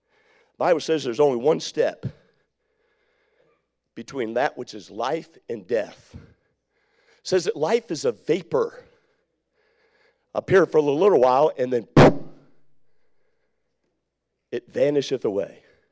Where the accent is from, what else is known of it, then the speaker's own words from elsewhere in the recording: Maryland, United States; I grew up in the Maryland area, and so he lived right across our field.